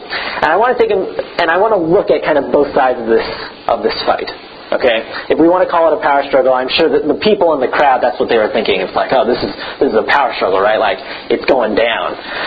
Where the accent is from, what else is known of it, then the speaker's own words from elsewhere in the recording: United States; I mean, I'm American, so maybe I don't have a firm grasp on this for Canada